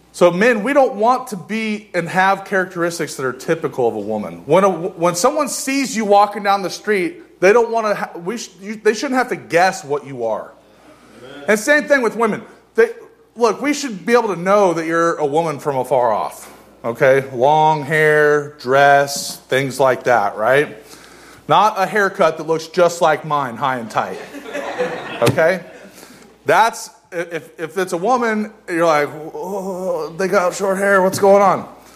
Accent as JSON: {"language": "English", "town": "Portland", "region": "Oregon", "country": "United States", "said": "I'm from Portland. I'm a Generation X person"}